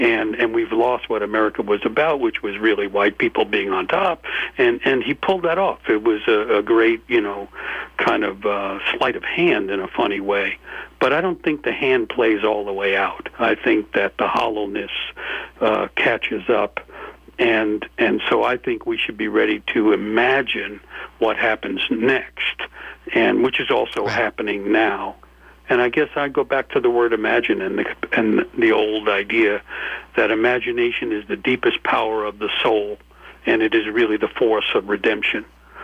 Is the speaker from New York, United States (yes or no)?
yes; New York, United States; I grew up in New York, so I watched Trump while I was growing up.